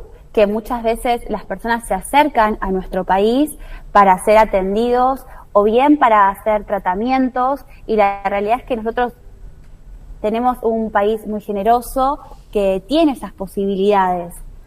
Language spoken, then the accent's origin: Spanish; Argentina; hasta mismo nosotros como argentinos desconocemos un montón nuestros derechos